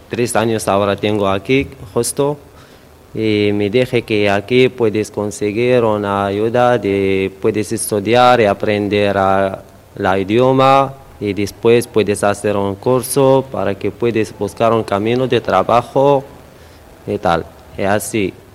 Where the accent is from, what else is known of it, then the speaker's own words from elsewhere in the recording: Rabat, Rabat-Salé-Kénitra, Morocco; Spanish is a second language; now in Spain; Yo soy de Marruecos, de capital, Rabat.